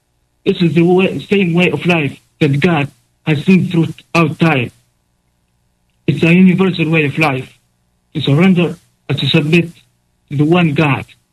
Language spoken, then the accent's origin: English; Tunisia; I am from Tunisia. I'm a student.